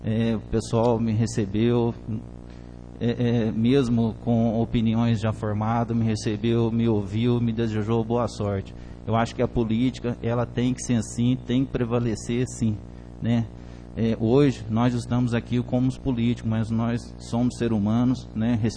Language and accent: Portuguese; Alfenas, Minas Gerais, Brazil; Sou de Alfenas, sou nascido aqui, tenho um maior carinho por Alfenas, eu amo Alfenas